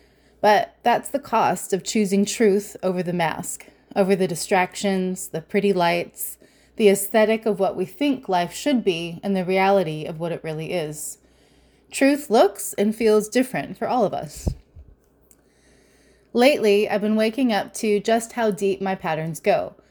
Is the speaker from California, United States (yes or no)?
yes; California, United States; also born or lived in New Zealand; now in Southern United States; I was born in New Zealand, but raised in Southern California. Spring always felt like home, but now, after 15 years of living in the South